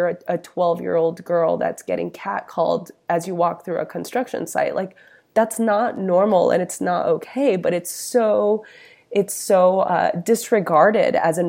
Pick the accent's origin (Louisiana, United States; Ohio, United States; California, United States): California, United States; Los Angeles; obviously like I grew up in East LA during the LA riots.